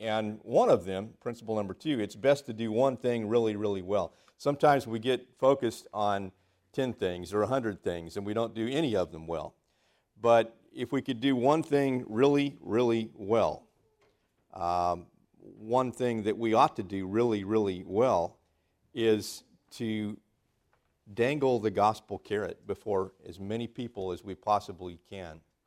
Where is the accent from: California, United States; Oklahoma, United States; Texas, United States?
California, United States; Santa Clara; And I'm currently preaching back where I grew up in Santa Clara, California, the Silicon Valley.